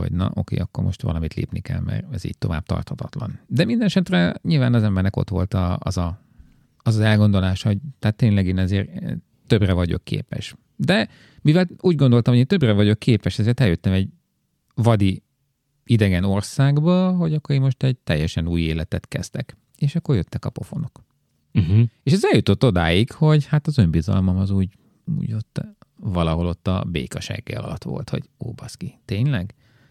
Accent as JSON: {"language": "Hungarian", "country": "Hungary", "moved": "as an adult", "said": "Nyilván. Tehát nekem azért jó életem volt Magyarországon."}